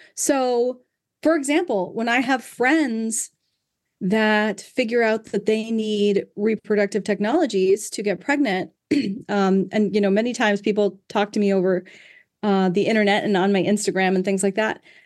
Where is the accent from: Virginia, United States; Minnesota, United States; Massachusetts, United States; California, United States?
Virginia, United States; Norfolk; born there; I was born in Norfolk, Virginia.